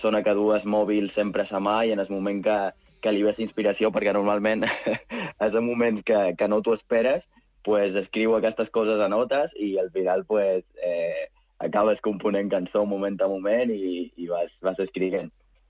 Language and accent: Catalan; Jesús, Balearic Islands, Spain; Jo soc de Jesús